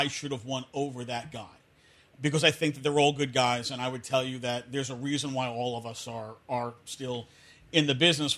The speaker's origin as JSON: {"language": "English", "region": "New York", "country": "United States", "said": "I'm from New York."}